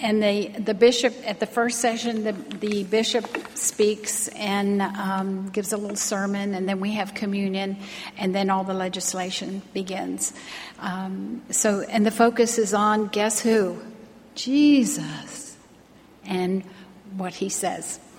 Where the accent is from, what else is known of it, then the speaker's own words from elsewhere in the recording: Baltimore, Maryland, United States; the first church is in my hometown of Baltimore